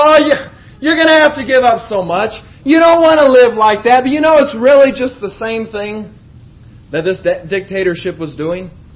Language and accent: English; United States; Well, I'm from America, so I thought, let's see what this is about.